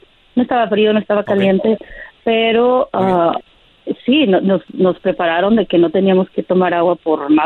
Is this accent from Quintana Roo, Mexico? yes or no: no; Zacatecas, Mexico; also born or lived in Aguascalientes; now in Washington, D.C., United States; Nací en Aguascalientes, crecí en Zacatecas, pero ahorita estoy radicando en Washington, D.C.